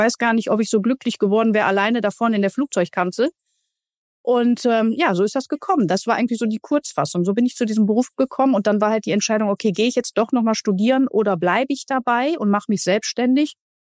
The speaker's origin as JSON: {"language": "German", "town": "Duisburg", "region": "North Rhine-Westphalia", "country": "Germany", "tie": "born or raised there", "said": "ich komme aus einer ganz normalen Arbeiterfamilie. Ich bin aufgewachsen in Duisburg. Ich bin also ein Kind des Ruhrpotts."}